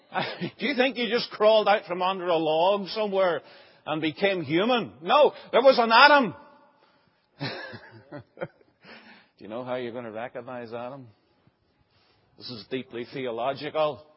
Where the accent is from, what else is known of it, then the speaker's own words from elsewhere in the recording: Northern Ireland, United Kingdom; I come from Mahara, Northern Ireland.